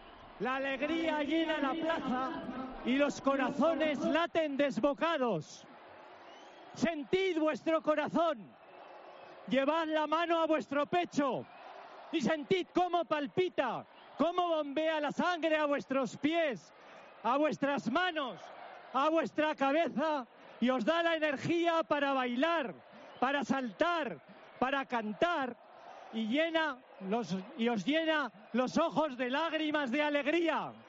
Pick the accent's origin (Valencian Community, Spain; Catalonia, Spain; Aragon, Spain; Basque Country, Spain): Aragon, Spain; Huesca; somos de Huesca, somos ostenses. Somos un solo corazón que hace latir a Huesca